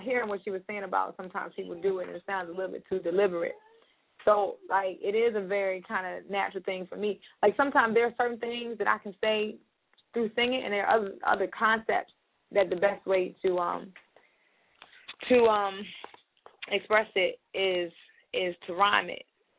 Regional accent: Baltimore, Maryland, United States; born there; also born or lived in Washington, D.C. / Virginia / North Carolina / Philadelphia; I was born in Baltimore, but I lived in D.C. for a while, then I moved to Virginia, North Carolina, Philadelphia. You know, I went to college for a little bit in New York. So I'm all mixed up. I'm just a Northeast baby.

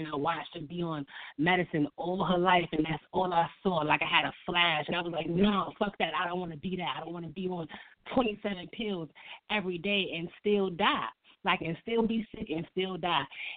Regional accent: Virginia, United States; also born or lived in Bronx, New York; I was born in the Bronx and raised in Virginia, so what we ate once I moved to Virginia in my household, that shit ain't changed.

